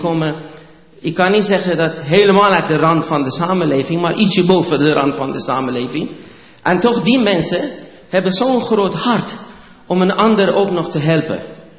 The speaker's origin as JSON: {"language": "Dutch", "country": "Iran", "second_language": "Dutch", "moved": "yes", "lives_now": "Netherlands", "said": "Ik kom zelf oorspronkelijk uit Perzië, 30 jaar geleden. Ik ben getrouwd met een Zuid-Koreaanse vrouw."}